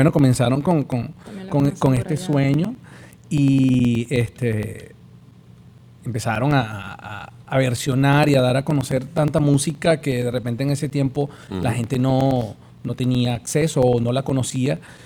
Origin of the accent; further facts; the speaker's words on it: Venezuela; uno de los mayores tesoros que tenemos como venezolanos es nuestra música.